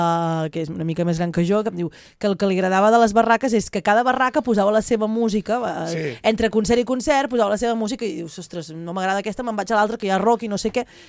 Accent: Castelló d'Empúries, Catalonia, Spain; jo soc de Castelló d'Empúries

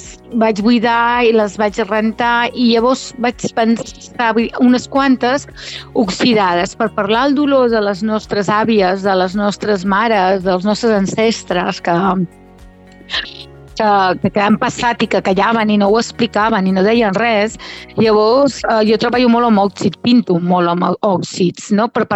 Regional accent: Colera, Catalonia, Spain; i jo soc de la Mar d'Amunt, m'agrada dir que soc de la Mar d'Amunt, allà a Colera.

